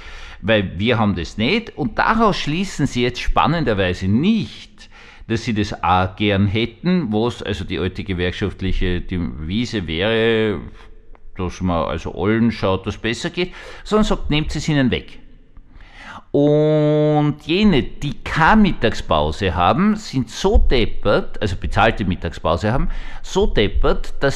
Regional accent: Austria; Ich weiß, ich bin Österreicher

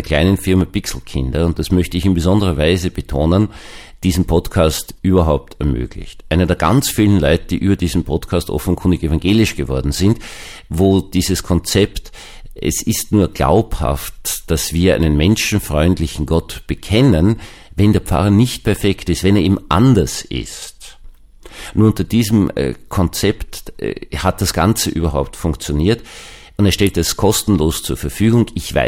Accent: Vienna, Austria; Nun ist das eigentlich meine Muttersprache und obwohl ich ab dem 10. Lebensjahr, also dem öffentlichen Gymnasium, Seipel-Gymnasium, Rosasgasse 1 bis 3, BG und BRG 12, grauenvollste Dialektformen gehört habe

